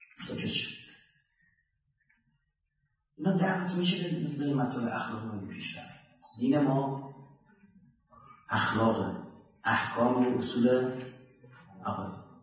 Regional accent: Iran; قبول دارید ما ایرانی هستیم

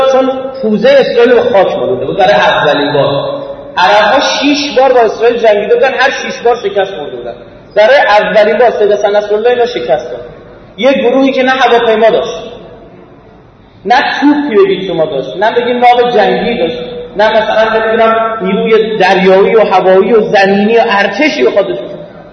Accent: Iran; نه اینکه ما الان ایرانی هستیم بگم خوشمون بیاد

